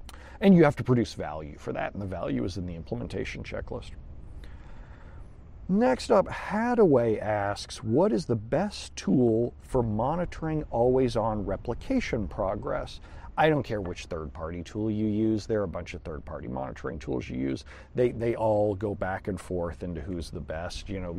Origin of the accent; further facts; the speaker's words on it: Southern United States, United States; accent: Southern; That's because I come from the South. I don't have as much of an accent now because I've traveled around a lot.